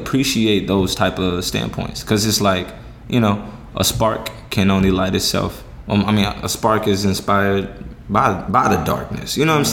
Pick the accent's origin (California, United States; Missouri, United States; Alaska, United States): Missouri, United States; St. Louis; Born and raised in St. Louis, and shoot, I feel like for real, I've actually was able to spend time in like all parts of St. Louis.